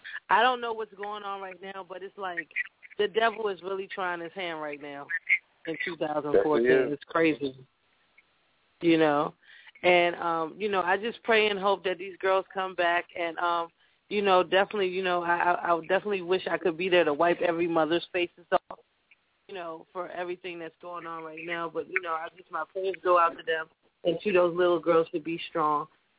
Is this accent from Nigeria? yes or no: yes; Nigeria; I'm actually Nigerian, and it just saddens me that this is going on in my country.